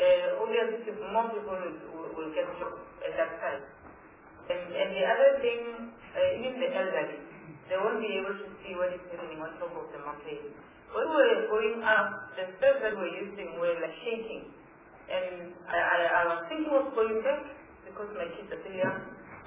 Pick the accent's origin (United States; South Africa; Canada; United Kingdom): South Africa; Limpopo; I'm from the Pope. And it's not that I'm biased, but I want at least the people of Limpopo to be able to at least get help